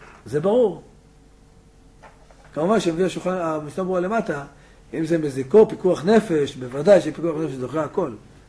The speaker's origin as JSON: {"language": "Hebrew", "town": "Jerusalem", "region": "Jerusalem District", "country": "Israel", "said": "אנחנו ירושלמים, לא בני ברקים."}